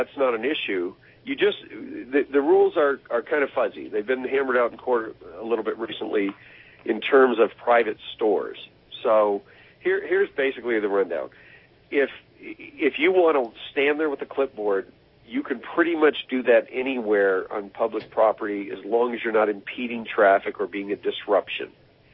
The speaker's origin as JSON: {"language": "English", "region": "Michigan", "country": "United States", "moved": "as an adult", "lives_now": "California, United States", "said": "When I came to California, I was an out-of-state student because I came from Michigan."}